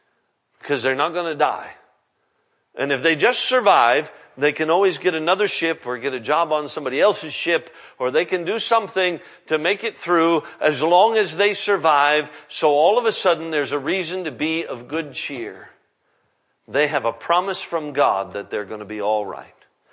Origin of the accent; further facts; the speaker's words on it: Alaska, United States; Listen, I'm from Alaska. We do it the same way. It's 40, 50 below zero